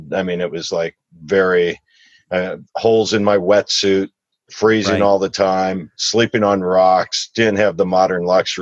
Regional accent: Tucson, Arizona, United States; also born or lived in Detroit, Michigan; Yeah, I was born in Detroit, made it 5 years there, then moved out to Tucson, Arizona.

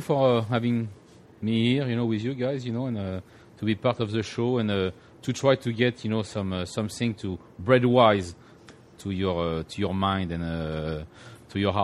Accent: North Carolina, United States; accent: South Carolina; On the border of South Carolina, so is where my accent from.

